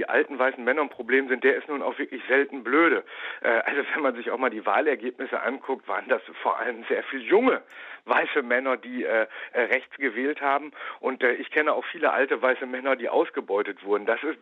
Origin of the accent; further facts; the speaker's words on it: Osnabrück, Lower Saxony, Germany; born there; beim Fall der Mauer war ich 12 Jahre. Ich bin in Niedersachsen in Osnabrück geboren